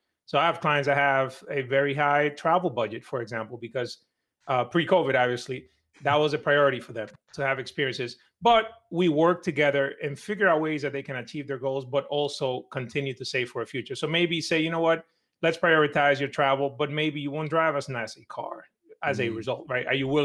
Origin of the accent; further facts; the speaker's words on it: Dominican Republic; I grew up in Dominican Republic. We didn't really have a lot of means in terms of money, right?